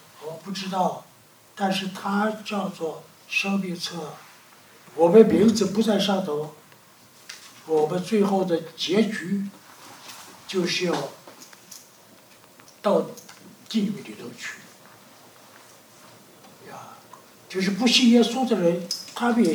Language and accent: Chinese; China; 所以我们中国人说有个坎儿要跨过去啊